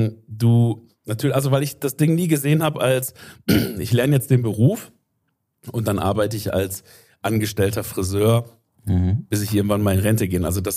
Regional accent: Dinslaken, North Rhine-Westphalia, Germany; also born or lived in Mülheim an der Ruhr; dann bin ich aufgewachsen in Dienstlaken, also das so am nördlichen Rand vom Ruhrgebiet, so zwischen so neben Duisburg und Oberhausen grenzen so an, kennt man vielleicht. Und das ist so der nördliche Rand, letzte Zechenstadt, die es da gab am nördlichen Rand.

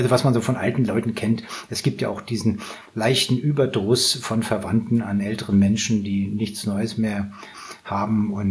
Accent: Northern Germany, Germany; Ich komme aus Norddeutschland

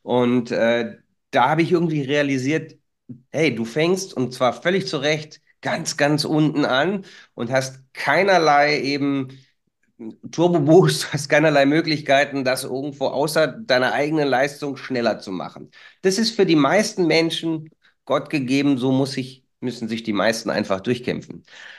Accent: Bielefeld, North Rhine-Westphalia, Germany; Wir sind ja Bielefelder

